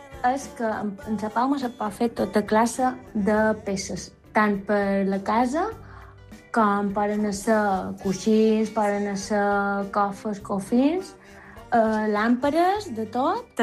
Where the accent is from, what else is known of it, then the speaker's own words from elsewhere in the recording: Capdepera, Balearic Islands, Spain; El meu poble, Cap de Pere, s'ha dedicat tota sa vida a fer obra de palma i la seva cultura i les seves tradicions es van encaminades en tot el que té a veure amb sa palma i fer llata i peces i tot això.